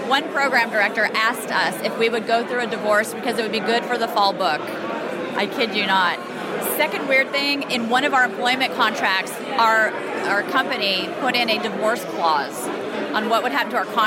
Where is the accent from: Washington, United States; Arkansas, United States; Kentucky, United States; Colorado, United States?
Washington, United States; Seattle; We grew up in Seattle, loved Seattle radio.